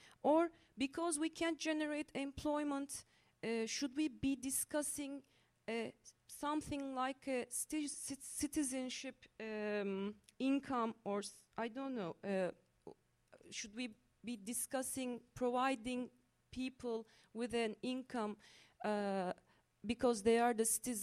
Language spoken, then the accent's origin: English; Turkey; English is a second language; from Turkey.